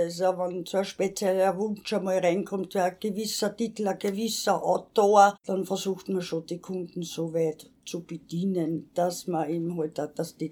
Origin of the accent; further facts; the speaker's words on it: Vienna, Austria; born there; ich bin gebürtige Wienerin.